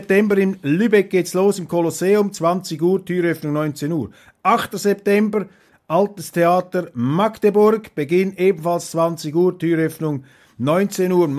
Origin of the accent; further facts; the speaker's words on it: Switzerland; Und für mich als Schweizer, als ehemaliger Politiker, ehemaliger Parlamentarier